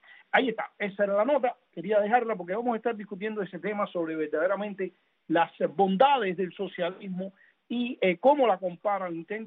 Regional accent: Cuba; born there; desde que nací en Cuba.

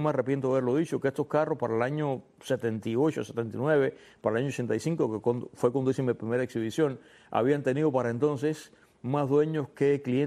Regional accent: Cuba; moved away; hasta el año 92, que fue cuando yo salí de Cuba.

